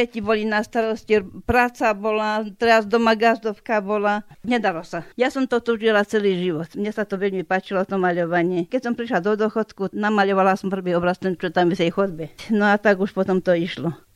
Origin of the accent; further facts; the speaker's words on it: Raková, Žilina Region, Slovakia; Ja som obyčajná žena z dediny